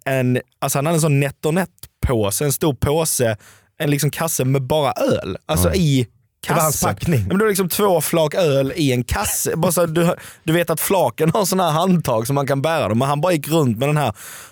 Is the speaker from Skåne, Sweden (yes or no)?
yes; Helsingborg, Skåne, Sweden; Alltså, vi hade en sån tobaksbutik typ där jag växte upp, Helsingborg.